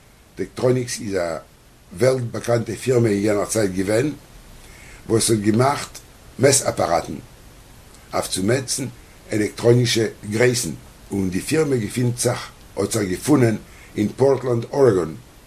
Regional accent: Vilnius, Vilnius County, Lithuania; born there; German is a second language; Weil ich bin geboren in Vilna.

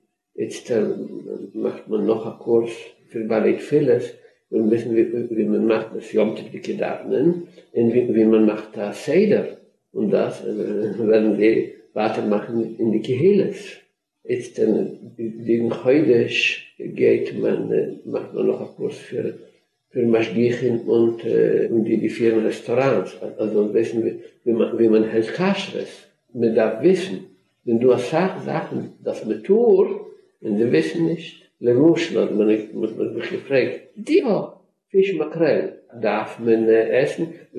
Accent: Arad, Arad County, Romania; born there; German is a second language; Und dann die Arbeit in Arad, dort bin ich geboren.

